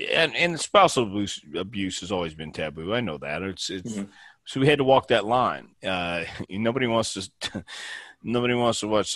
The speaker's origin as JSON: {"language": "English", "town": "El Paso", "region": "Texas", "country": "United States", "tie": "born or raised there", "said": "Well, again, I grew up in El Paso, and as a kid, we watched a black and white TV from El Paso Championship Wrestling in the afternoon."}